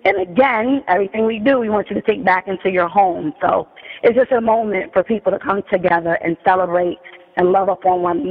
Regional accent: New York City, New York, United States; Absolutely. Harlem girl, absolutely. Born and raised, Harlem.

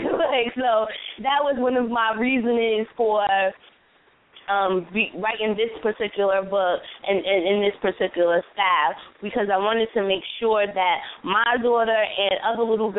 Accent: New Jersey, United States; And I'm like, I'm from North New Jersey. No, like, what's your nationality? I'm American. I'm African-American.

